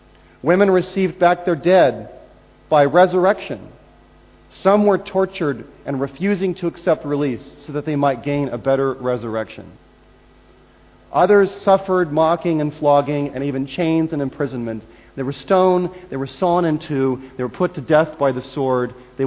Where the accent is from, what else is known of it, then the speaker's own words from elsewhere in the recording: United States; I only saw it because I was an American, and I'm an American